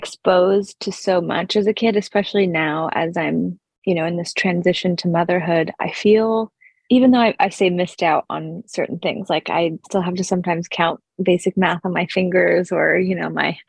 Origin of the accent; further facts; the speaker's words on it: Sun Valley, Idaho, United States; We were primarily based in Idaho. So I grew up in Sun Valley, Idaho.